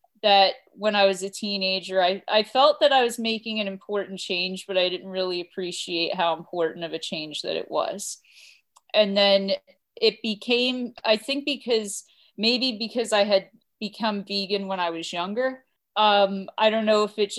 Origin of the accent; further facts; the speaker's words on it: New Jersey, United States; now in Long Island, United States; Well, today I'm living on Long Island. I'm originally from New Jersey.